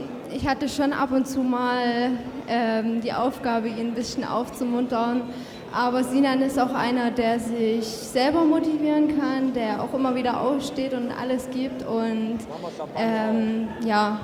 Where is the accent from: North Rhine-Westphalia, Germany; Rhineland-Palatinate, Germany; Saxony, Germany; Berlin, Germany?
Saxony, Germany; Zwickau; Ich arbeite in Zwickau. Ich komme auch aus Zwickau, war schon früher Dresden-Fan.